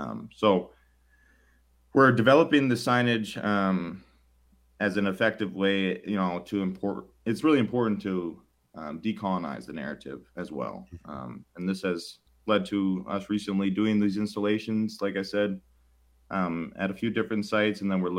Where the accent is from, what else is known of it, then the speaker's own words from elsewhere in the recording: Granite Falls, Minnesota, United States; I come from Pejuta Zizi Kapi and lineal descendant from that community over in Granite Falls, Minnesota.